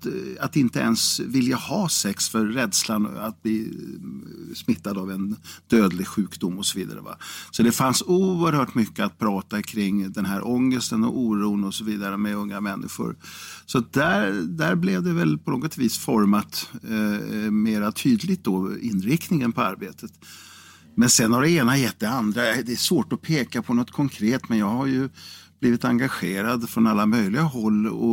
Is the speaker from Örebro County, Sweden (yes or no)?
yes; Karlskoga, Örebro County, Sweden; born there; also born or lived in Degerfors; Ja, i Karlskoga, eller Degerfors var ju min födelseort. Men själva lasarettet i Karlskoga, där var det där som jag klämdes ut.